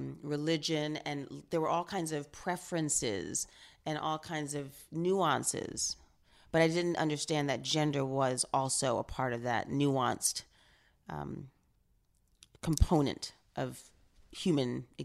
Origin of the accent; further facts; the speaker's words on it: New York City, New York, United States; And I do think it was growing up in New York, in high school and then post college, living downtown in the East Village and Soho and in Tribeca, and then moving to Fort Greene